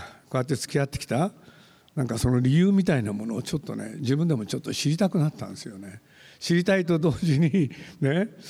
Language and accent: Japanese; Nagoya, Aichi, Japan; born there; 1つ、僕が生まれたのはですね、この愛知県の昭和区元宮っていう町なんですよね。